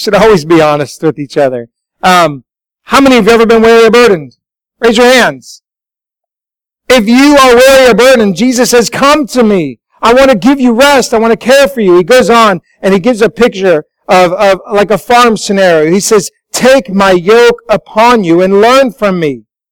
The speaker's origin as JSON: {"language": "English", "town": "Denver", "region": "Colorado", "country": "United States", "tie": "born or raised there", "said": "I grew up in Denver."}